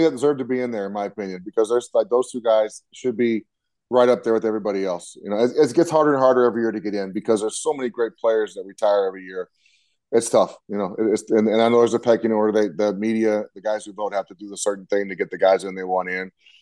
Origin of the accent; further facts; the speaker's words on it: New Mexico, United States; I grew up in New Mexico, which is my hometown, 70 miles from Texas Tech, from Lubbock.